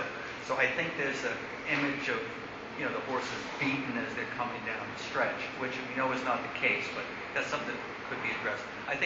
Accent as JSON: {"language": "English", "town": "Bronx", "region": "New York", "country": "United States", "lives_now": "Hunt Valley, United States", "said": "I'm from the Bronx, but I live in Hunt Valley, Maryland."}